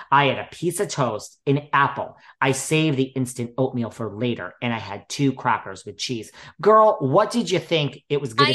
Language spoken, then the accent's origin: English; Hawaii, United States; And you know, I came from Hawaii and all this.